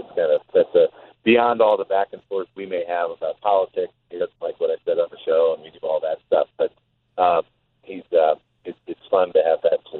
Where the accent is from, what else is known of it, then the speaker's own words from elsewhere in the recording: New Jersey, United States; I grew up in New Jersey as an Illinois fan because my parents lived there. And nobody in New Jersey quite got it